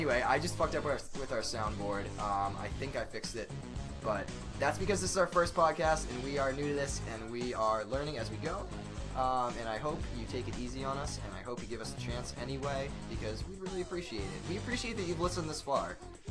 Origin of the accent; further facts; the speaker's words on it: Massachusetts, United States; We're from Massachusetts, Central Mass. Like, everybody skis around here.